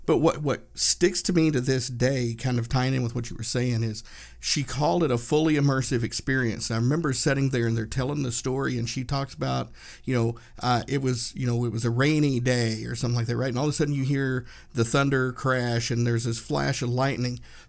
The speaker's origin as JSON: {"language": "English", "region": "Tennessee", "country": "United States", "tie": "born or raised there", "said": "I grew up in Northeast Tennessee, not far from Dollywood"}